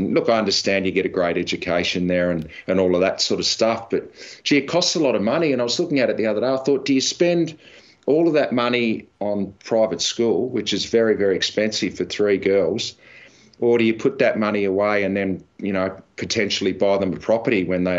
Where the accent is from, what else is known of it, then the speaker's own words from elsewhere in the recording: Tasmania, Australia; now in Melbourne, Australia; I grew up in Tassie, you know, where I lived, there were no private schools. It was just, you just went to the local high school and it wasn't even a question. When I moved to Melbourne